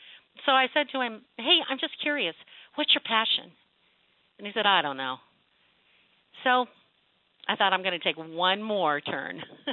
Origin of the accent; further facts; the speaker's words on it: Dallas, Texas, United States; Hey, I'm from Dallas, Texas, but you caught me in San Diego speaking this week.